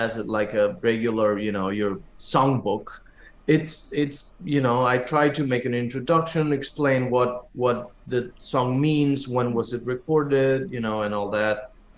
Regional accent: Buenos Aires, Argentina; I was born in Argentina and raised in Buenos Aires.

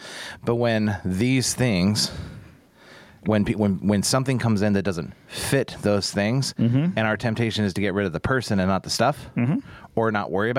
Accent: United States; We're going to pick on Americans because we're American.

